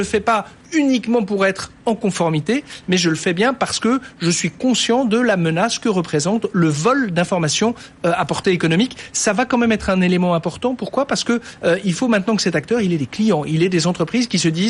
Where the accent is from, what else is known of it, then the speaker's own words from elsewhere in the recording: France; c'est vrai qu'en tant que Français, spécialement, et en tant qu'Européens